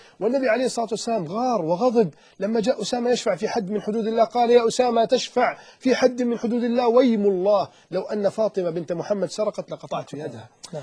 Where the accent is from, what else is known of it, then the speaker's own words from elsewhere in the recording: Alexandria, Alexandria Governorate, Egypt; أنا من الإسكندرية، أكيد لمسنا هناك صورة شبه متفق عليها